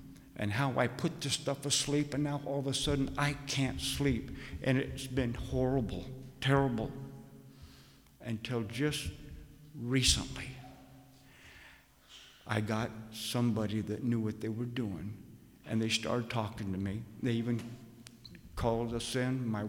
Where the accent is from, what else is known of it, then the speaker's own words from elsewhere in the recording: Oregon, United States; moved away; Me? I'm from Oregon. What in the world are they doing this here? I'm in the state of New York. I'm not even a native here.